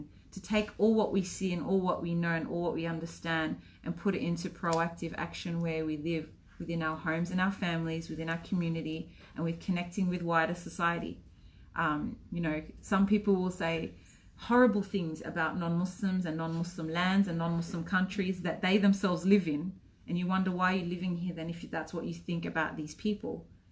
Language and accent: English; Thailand; I'm not even Chinese, I'm from Thailand.